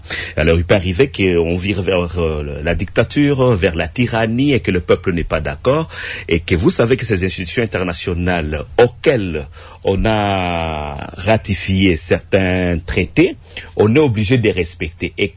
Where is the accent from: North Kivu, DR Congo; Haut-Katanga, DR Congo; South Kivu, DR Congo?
North Kivu, DR Congo; Goma; Parce que moi, je suis de Goma, je viens de Goma.